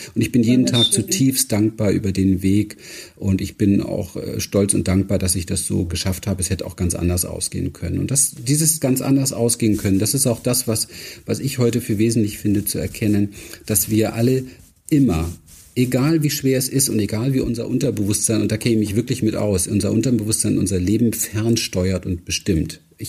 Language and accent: German; Berlin, Germany; Das fing an mit sehr schwerer Kindheit. In Berlin übrigens. Ich bin in Berlin Wedding aufgewachsen, Gesundbrunnen, habe in den Mülltonnen gespielt.